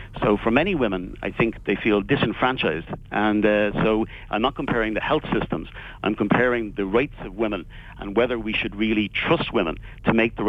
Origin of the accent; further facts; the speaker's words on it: Ireland; I grew up in the Republic of Ireland at a time when we had various restrictions around contraception.